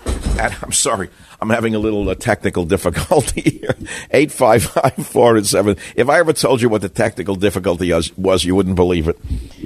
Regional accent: New York, United States; I grew up in New York. I know the type.

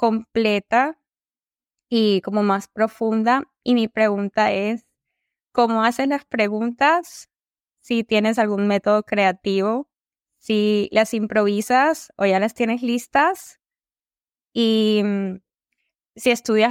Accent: Colombia; soy de Colombia y soy ingeniera industrial.

